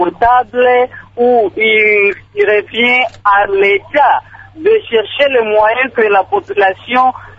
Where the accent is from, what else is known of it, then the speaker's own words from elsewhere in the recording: Moba, Tanganyika, DR Congo; moi congolais d'aujourd'hui ici à Moba